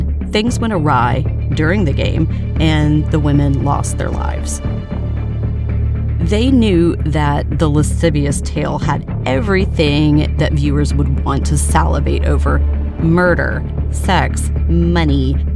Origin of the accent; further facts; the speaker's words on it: Baytown, Texas, United States; And this all happened in my hometown, Baytown, Texas. And I was just a kid and a young girl, to be exact.